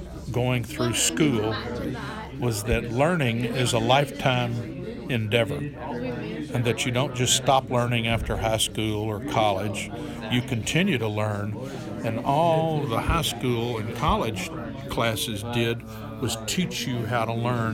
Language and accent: English; Houston, Texas, United States; But I was born and raised in Texas and in Houston, and I've always been able to say it's the best place I've ever been.